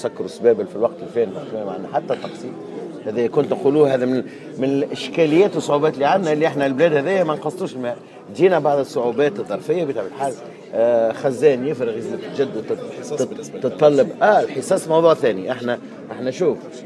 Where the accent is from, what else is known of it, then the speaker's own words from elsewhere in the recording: Tunisia; احنا كل تونسي